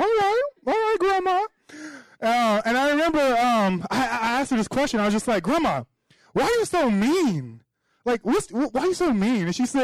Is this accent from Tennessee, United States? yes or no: no; Detroit, Michigan, United States; I'm from Detroit, Detroit. Amen. Amen. That's right. That's where good people live.